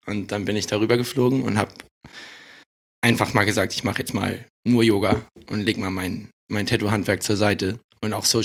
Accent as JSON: {"language": "German", "town": "Neumünster", "region": "Schleswig-Holstein", "country": "Germany", "said": "So Richtung Nordfriesland hoch, also zwischen Kiel und Hamburg."}